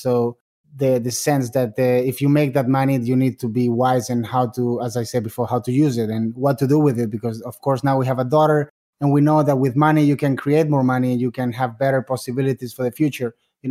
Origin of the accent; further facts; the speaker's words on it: Spain; You know, it was a little bit different also because I was raised in Spain